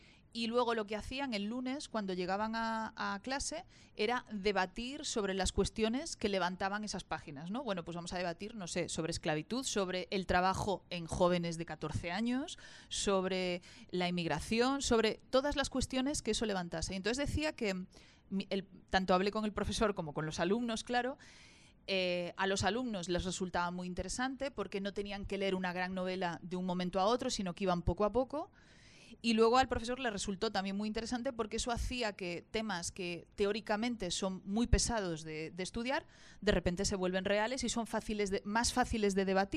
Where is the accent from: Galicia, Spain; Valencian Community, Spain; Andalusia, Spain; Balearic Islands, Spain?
Galicia, Spain; A Coruña; en la ciudad de Coruña, que es de la ciudad de donde yo vengo.